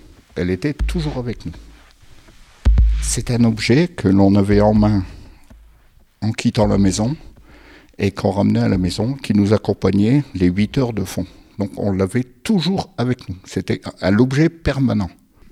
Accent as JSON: {"language": "French", "town": "Billy-Montigny", "region": "Hauts-de-France", "country": "France", "tie": "born there", "said": "je suis né à Billy-Montigny, au pied du Terry, au 35 rue de Chartres exactement, face à la petite place. Et de toute la famille, on est d'origine minière"}